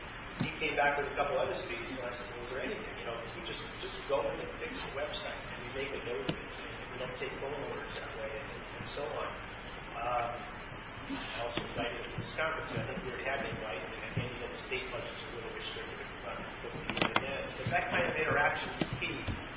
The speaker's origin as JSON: {"language": "English", "region": "New York", "country": "United States", "tie": "born or raised there", "said": "And I grew up in New York the first 30 years of my life"}